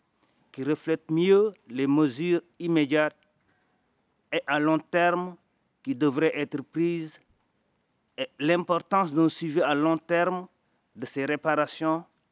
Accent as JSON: {"language": "French", "country": "Senegal", "said": "je suis du Sénégal."}